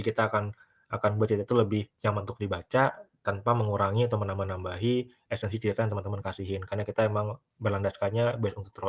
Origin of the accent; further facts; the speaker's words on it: West Sumatra, Indonesia; also born or lived in Bogor; saya kan perantau dari Sumatera Barat. Saya kampus di Bogor